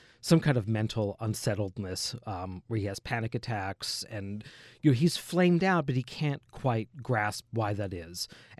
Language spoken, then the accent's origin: English; New Jersey, United States; Obviously, growing up in South Jersey, being Francis's age